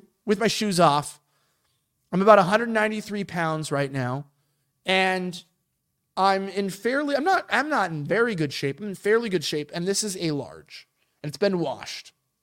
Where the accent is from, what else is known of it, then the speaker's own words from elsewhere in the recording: United States; Like, I'm an American.